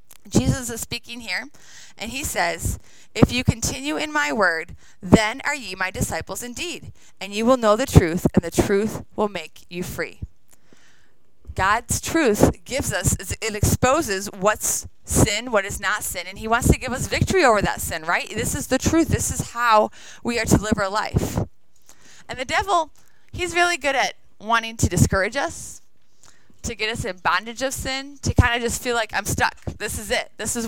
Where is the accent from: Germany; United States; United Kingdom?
United States; Wisconsin; I grew up in Wisconsin. I went to college in Wisconsin. I worked at a camp in Wisconsin. So Midwest, here we go.